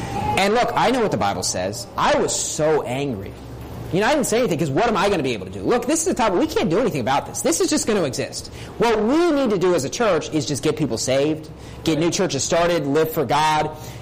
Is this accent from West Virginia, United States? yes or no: yes; Bridgeport, West Virginia, United States; Like, I was raised in Bridgeport, West Virginia.